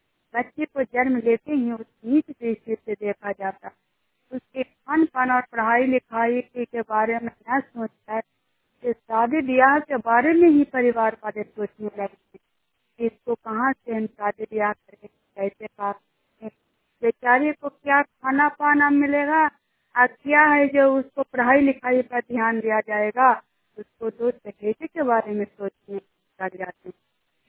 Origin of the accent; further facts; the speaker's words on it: Hilsa, Bihar, India; मैं चनिया गाँव की रहने वाली हूँ, हिलसा प्रखंड और नालंदा जिला का निवासी हूँ।